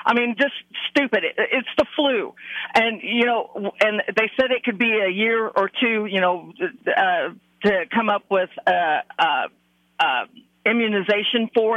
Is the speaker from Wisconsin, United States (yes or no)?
no; Kansas, United States; now in Stratford, United States; Well, I'm originally from Kansas, but I live down in Stratford, which is outside of Springfield.